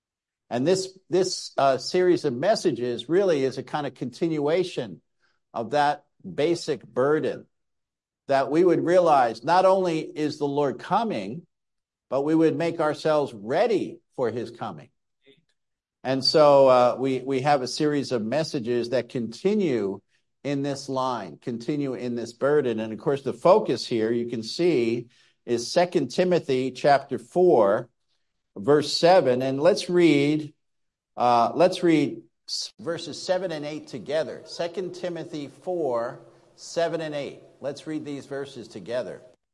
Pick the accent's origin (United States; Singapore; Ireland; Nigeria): Ireland; Dublin, Leinster; moved away; of course I came from Ireland, from Dublin. I didn't come from Dublin directly.